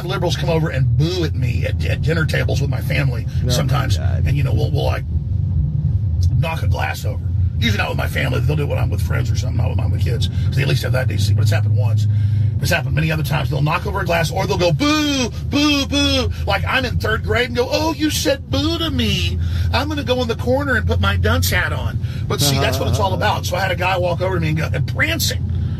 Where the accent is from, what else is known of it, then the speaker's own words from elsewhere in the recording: Texas, United States; accent: Texas; I do have a Texas accent. I am from Texas. People think you're dumb if you're from Texas.